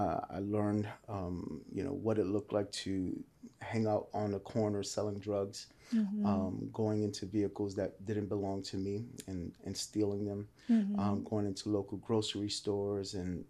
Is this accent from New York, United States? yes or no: yes; Bronx, New York, United States; So I'm originally from the Bronx, New York, born and raised.